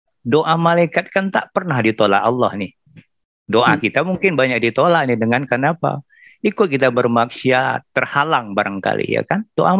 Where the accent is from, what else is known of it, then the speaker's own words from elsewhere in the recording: Medan, North Sumatra, Indonesia; Saya dari Medan Ustaz.